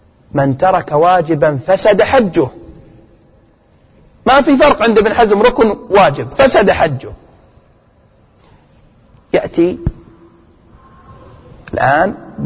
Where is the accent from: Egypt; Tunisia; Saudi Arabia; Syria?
Saudi Arabia; حينما اشتهر عندنا في المملكة العربية السعودية